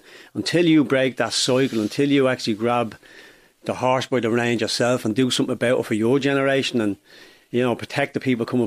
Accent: Dublin, Leinster, Ireland; Darndale is, as you probably well know, it's a deprived area. Growing up in Darndale

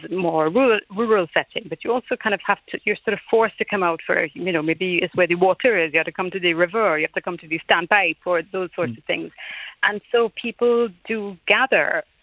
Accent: Trinidad & Tobago; so we had a brilliant time growing up in Trinidad, and we used to come to Ireland.

